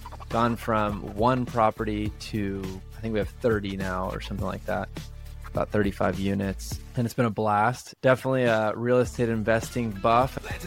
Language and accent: English; Kansas City, United States; moved away as an adult; now in Waco, United States; I grew up in Kansas City and moved to Waco about 6 years ago.